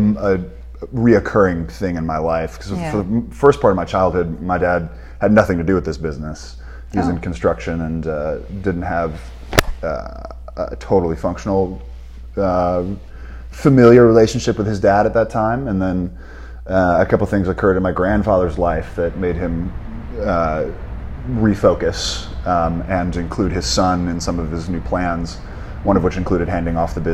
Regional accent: Oakland, California, United States; I grew up in Oakland. My parents bought a small little house in the East Bay right in Montclair.

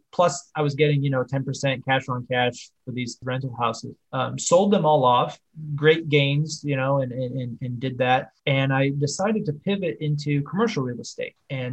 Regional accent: Dallas, Texas, United States; But I'm from Dallas. I'm in Texas here, pretty much born and raised.

